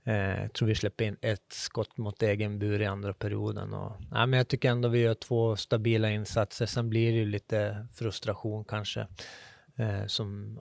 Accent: Kalix, Norrbotten County, Sweden; also born or lived in Kiruna / Pajala / Boden; Jag är född i Kalix. Sen har jag bott i Kiruna, Pajala, tillbaks till Kiruna och sen Boden. Så det är Norrbotten brukar jag säga.

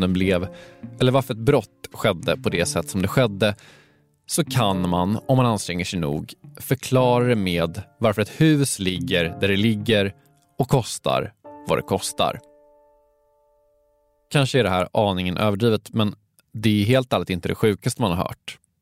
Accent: Stockholm, Stockholm County, Sweden; Och visst, jag är från Stockholm.

